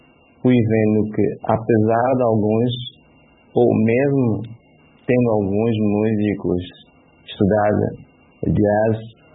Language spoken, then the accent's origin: Portuguese; Mozambique; sendo moçambicano, sendo um músico africano